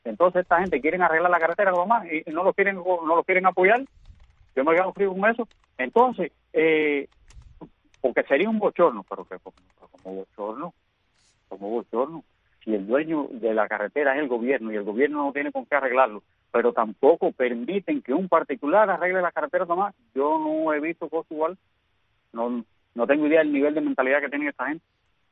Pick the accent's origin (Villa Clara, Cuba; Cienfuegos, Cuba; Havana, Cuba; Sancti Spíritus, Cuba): Sancti Spíritus, Cuba; Arroyo Blanco; born there; desde Jatibonico hasta Arroyo Blanco, mi pueblo natal.